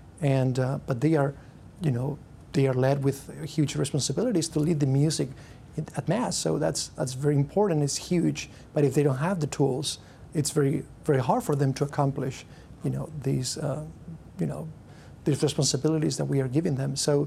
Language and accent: English; Spain; And I'm from Spain